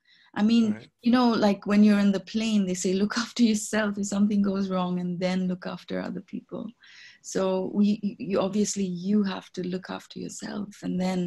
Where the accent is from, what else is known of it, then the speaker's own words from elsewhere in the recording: Whitby, Ontario, Canada; Okay, I'm from Whitby, Canada.